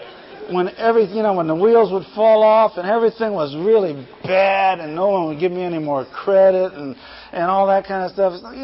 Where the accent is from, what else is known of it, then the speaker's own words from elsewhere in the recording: San Francisco, California, United States; I had to ride in San Francisco. I'm from San Francisco.